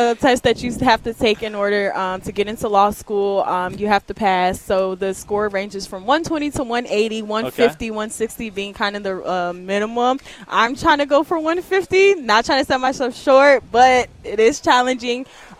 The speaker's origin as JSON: {"language": "English", "town": "Chicago", "region": "Illinois", "country": "United States", "said": "And I'm from Chicago, so I feel like Chicago has the best food, best"}